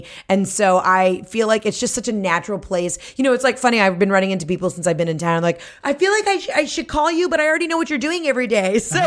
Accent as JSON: {"language": "English", "town": "Atlanta", "region": "Georgia", "country": "United States", "said": "I'm anti Team Nene, and I'm from Atlanta."}